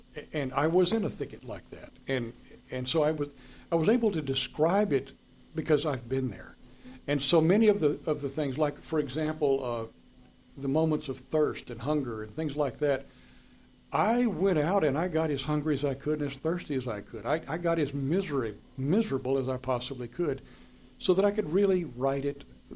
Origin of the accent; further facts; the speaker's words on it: Texas, United States; Growing up in West Texas, we had this legend that was going around about the Marfalites.